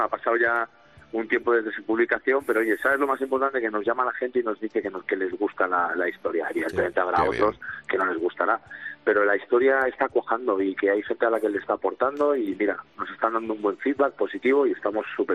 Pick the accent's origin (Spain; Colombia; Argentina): Spain; yo como buen español a mí me gusta todo.